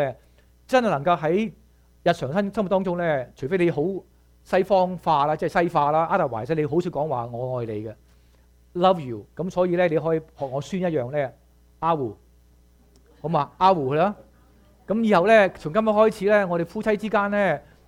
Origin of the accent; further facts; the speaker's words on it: China; 通常都唔似我哋中國人咧，我哋好含蓄嘅